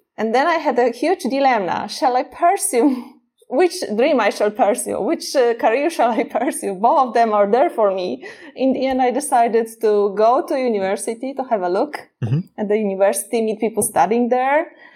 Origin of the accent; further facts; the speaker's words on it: Poland; because I come from Poland